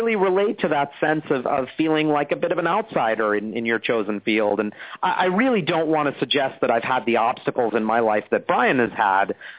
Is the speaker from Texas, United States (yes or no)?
no; New York City, New York, United States; Well, I grew up in New York City. I was born here. I grew up on 12th Street.